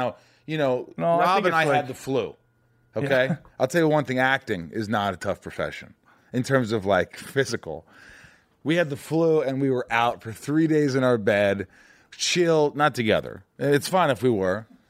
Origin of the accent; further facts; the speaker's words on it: Indiana, United States; I grew up in Indiana, and I was fine. I used to go to camp in Canada